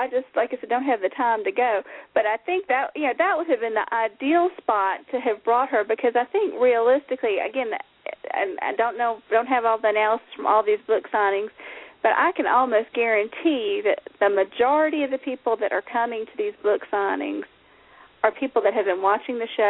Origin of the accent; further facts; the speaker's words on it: the South, United States; Like I said, being a Southerner, it's not that far away from me